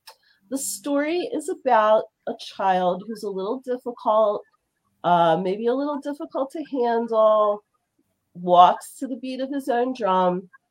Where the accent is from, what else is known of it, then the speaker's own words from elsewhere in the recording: Baltimore, Maryland, United States; I'm from Baltimore, Maryland.